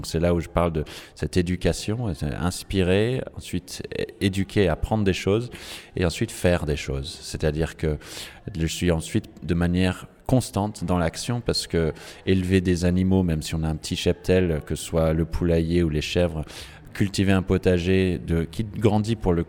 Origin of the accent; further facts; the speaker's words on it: New York, United States; also born or lived in San Francisco / Paris; now in France; je viens de New York et San Francisco, puis j'ai vécu 10 ans à Paris